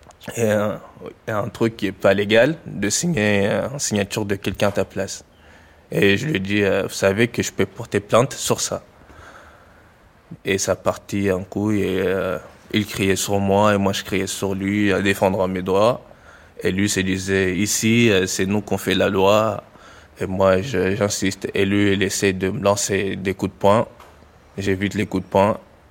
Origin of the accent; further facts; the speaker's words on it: Mayotte; born there; Alors que je suis né à Mayotte, j'ai fait des études ici.